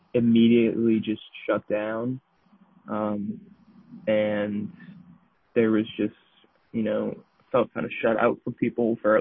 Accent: Cambridge, Massachusetts, United States; So I am from Cambridge, Massachusetts. That's where I'm living right now.

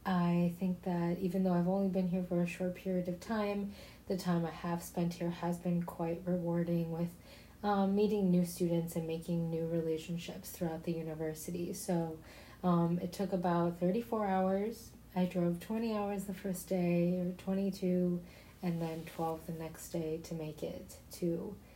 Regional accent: San Juan, Puerto Rico; I grew up in San Juan, Puerto Rico.

